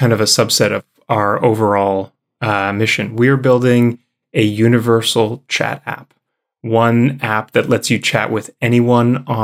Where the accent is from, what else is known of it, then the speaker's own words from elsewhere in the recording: Canada; now in United States; I'm a Canadian. I live in the States. I've lived in Europe. I spent a lot of time in Asia during the Pebble days.